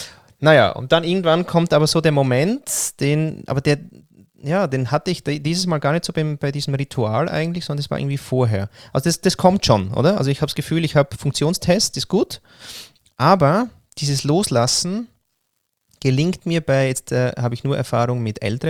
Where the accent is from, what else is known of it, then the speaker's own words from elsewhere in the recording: Vienna, Austria; ich war ja ein Jahr in Wien